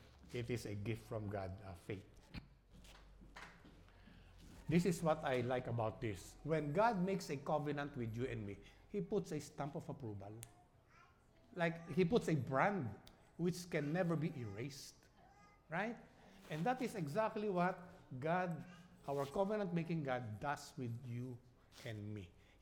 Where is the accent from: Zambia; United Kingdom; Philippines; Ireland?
Philippines; Manila, Metro Manila; also born or lived in New York; I was born in Manhattan, New York, okay? And I was born 7 months premature. And I was in the incubator for 1 month. And then when I recovered, 6 months after, my parents went back to Manila. Never went back to the United States.